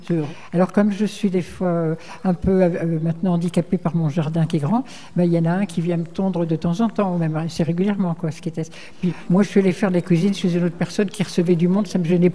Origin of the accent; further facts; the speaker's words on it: Hauts-de-France, France; now in Entrammes, France; J'habite en Mayenne, enfin j'habite exactement à Entrammes et je suis originaire du Nord.